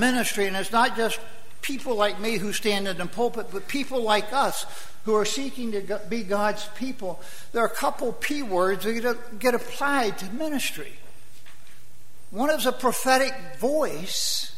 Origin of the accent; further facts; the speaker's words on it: the South, United States; Many of you know I grew up in the South.